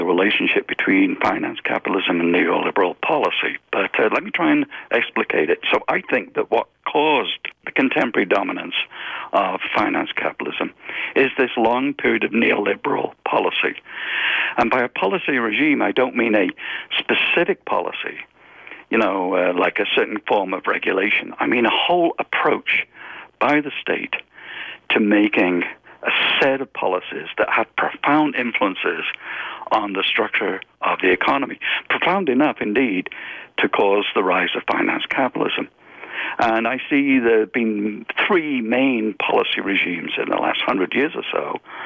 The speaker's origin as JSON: {"language": "English", "region": "England", "country": "United Kingdom", "tie": "born or raised there", "said": "In Western Europe, I grew up in England"}